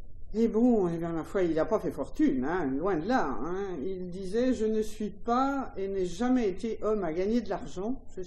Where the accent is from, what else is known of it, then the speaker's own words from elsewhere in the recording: Meursault, Bourgogne-Franche-Comté, France; born there; now in Juliénas, France; Moi, je suis née à Meursault, mon père était de Nuit-Saint-Georges, j'ai été professeur à Beaune, à Gevrey-Chambertin, j'ai fini ma carrière à Mâcon et j'habite à Julienas